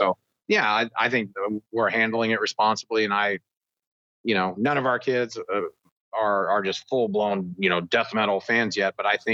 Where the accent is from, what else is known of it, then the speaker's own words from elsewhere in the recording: Oklahoma, United States; Midwest boy. I grew up in Panhandle, yeah. Oklahoma, a small farm town.